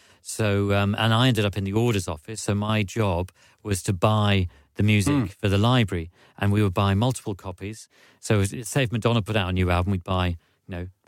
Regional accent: London, United Kingdom; I was originally from London, went to University of East Anglia in Norwich

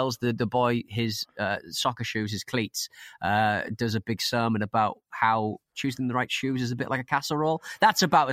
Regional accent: Scotland, United Kingdom; As a Scot, it makes me extremely angry as to how we were portrayed

